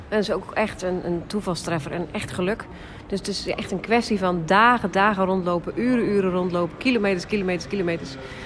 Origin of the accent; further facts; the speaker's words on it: Groningen, Netherlands; moved away as an adult; also born or lived in Venlo / Roermond / Maastricht; now in North Brabant, Netherlands; Nee, ik kom oorspronkelijk uit Groningen.